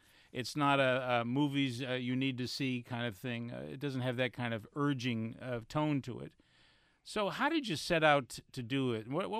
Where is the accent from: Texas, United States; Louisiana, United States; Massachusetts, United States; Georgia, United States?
Massachusetts, United States; Boston; And I grew up in the Boston area watching Boston television, all three channels.